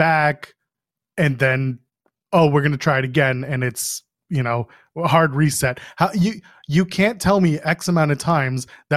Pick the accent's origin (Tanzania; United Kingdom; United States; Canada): Canada; I'm a Canadian, I don't give a shit.